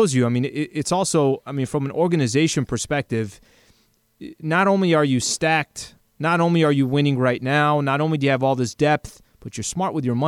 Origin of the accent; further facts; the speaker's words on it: San Diego, California, United States; Now, granted, too, I will say, growing up in San Diego, I was at games at Qualcomm Stadium